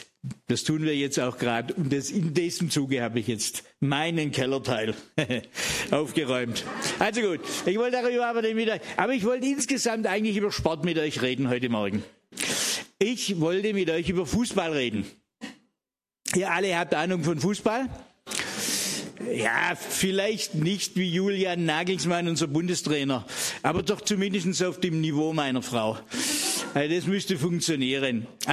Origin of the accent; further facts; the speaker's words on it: Baden-Württemberg, Germany; Und das als Schwabe.